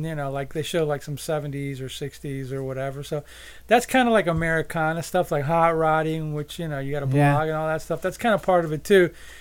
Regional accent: Miami, Florida, United States; Yeah, down where I grew up in Miami.

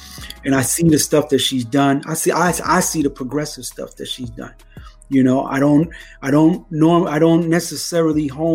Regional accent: New York, United States; Michigan, I'm from New York. You know, we're going to stir it up.

